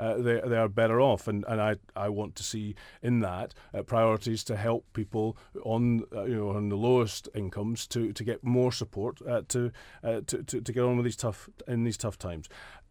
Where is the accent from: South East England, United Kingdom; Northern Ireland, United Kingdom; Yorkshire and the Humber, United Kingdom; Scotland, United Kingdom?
Scotland, United Kingdom; So we have lots of different identities, but none of those undermines our feeling of basically being Scottish.